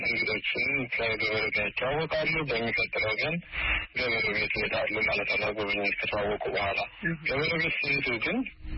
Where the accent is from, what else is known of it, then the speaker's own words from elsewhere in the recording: Addis Ababa, Ethiopia; also born or lived in Dega Damot, West Gojjam; የተወለድኩት እንደ ማንኛውም የአስፋልት ልጅ ቦታ ውስጥ ነው የተወለድኩ። ደብረ ማርቆስ ወደ 80 ኪሎ ሜትር ይገባል። ምዕራብ ጎጃም ደጋዳሞት ወረዳ ነው የተወለድኩትኝ። ጣመ ጊዮርጊስ የሚባል ቤተክርስቲያን አለ እዛ አካባቢ። በስምንት አመቴ ወደ አዲስ አበባ ወንድሞች አመጡኝ የተሻለ ትምህርት እንድማር